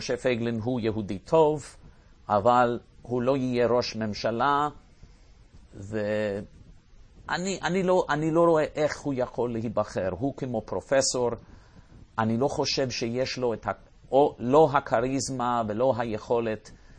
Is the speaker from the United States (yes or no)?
yes; United States; אני יודע לעשות את זה בתור אמריקאי, בתור מישהו שמבין את העם האמריקאי